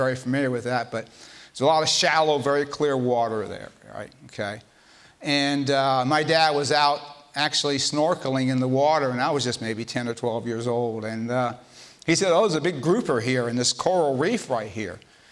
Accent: Miami, Florida, United States; moved away as an adult; I'm from Florida originally. I think a lot of you know that. Grew up there. Until I went into the Navy. We lived in Miami when I was a child. We went to the Florida Keys

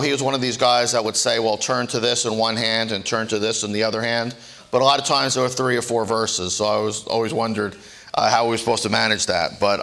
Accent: New York, United States; so I say, well, I talk pretty fast because I'm from New York.

